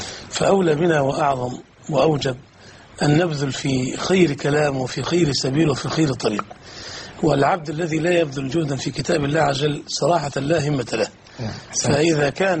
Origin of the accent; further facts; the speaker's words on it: Qatar; أنا أذكر والله عندي عندنا في قطر